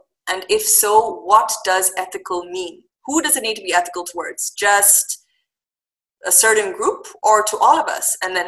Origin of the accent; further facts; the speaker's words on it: Dubai, United Arab Emirates; So to start with, I was born and raised in Dubai.